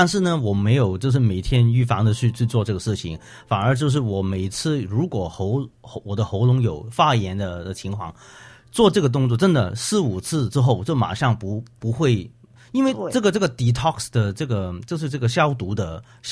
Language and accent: Chinese; Hong Kong; 因为我们香港人呢就很喜欢喝这个柠檬茶了